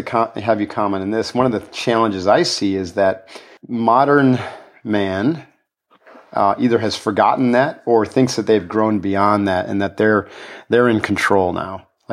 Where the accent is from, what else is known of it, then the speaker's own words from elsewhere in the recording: New York, United States; I grew up in the Adirondack Mountains, which is also very yeah. different than New Mexico, but also incredibly beautiful in its own way.